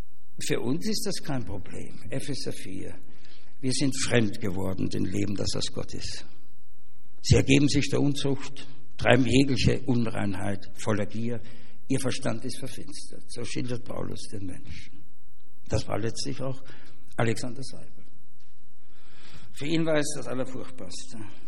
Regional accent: Austria; Als Österreicher denkt man so.

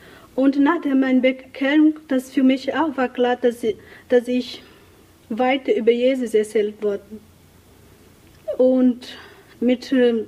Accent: Brazil; German is a second language; now in Germany; ich bin 29 Jahre alt, ich komme aus Brasilien und ich bin Kulin-Indianerin. Ich bin im Dorf geboren und aufgewachsen.

